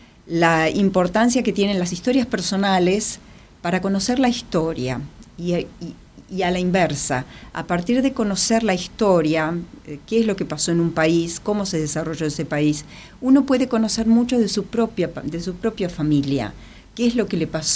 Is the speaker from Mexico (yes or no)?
no; Argentina; soy una típica argentina con... hija de toda clase de inmigrantes, pero el inmigrante más extranjero, mi abuelo, era checoslovaco.